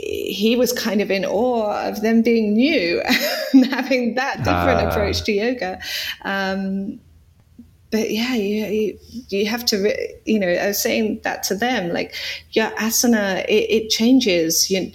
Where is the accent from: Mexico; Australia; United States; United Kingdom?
United Kingdom; me being British, I don't feel I need to pledge my allegiance so much